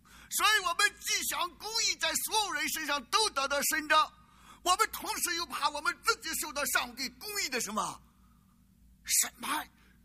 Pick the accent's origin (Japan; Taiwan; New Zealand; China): China; 我们中国人就常常笑说，泥菩萨过河自身什么难保